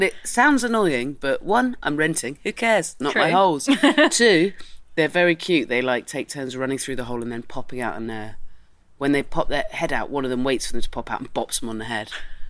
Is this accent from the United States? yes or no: no; South West England, United Kingdom; And also, I'm from Dorset.